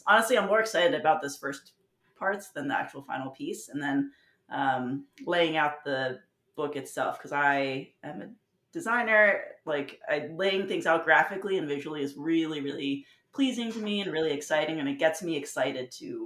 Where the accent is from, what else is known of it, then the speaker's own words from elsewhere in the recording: Philadelphia, Pennsylvania, United States; So I often do use architecture as inspiration, but Philly is like my hometown. It's kind of the place that I love.